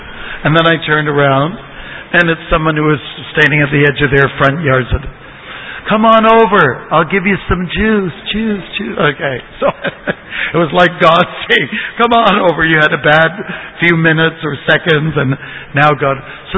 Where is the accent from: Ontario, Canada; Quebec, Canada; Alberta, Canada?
Ontario, Canada; I remember growing up in Canada, very close to a place called Uncle Tom's Cabin